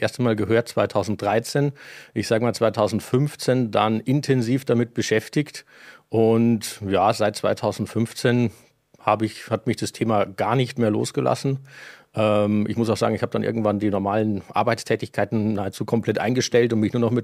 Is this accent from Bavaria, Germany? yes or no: yes; Landshut, Bavaria, Germany; Komme aus Landshut.